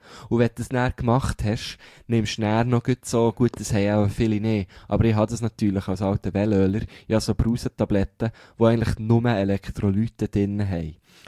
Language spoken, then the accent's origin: German; Switzerland; Vielleicht, weil man als Schweizer, weiss auch nicht